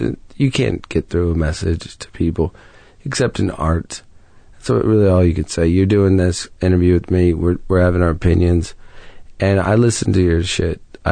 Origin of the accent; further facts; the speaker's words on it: Ohio, United States; Guys go to concerts when I grew up in Ohio